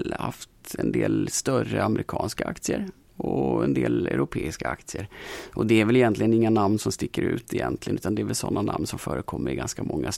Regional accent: Småland, Sweden; Nej, men jag är smålänning från början, så jag är ganska sparsam av mig liksom ändå.

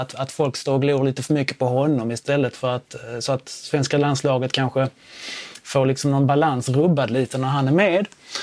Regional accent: Malmö, Skåne, Sweden; now in Malmö, Sweden; som Malmöbo och MFF-are

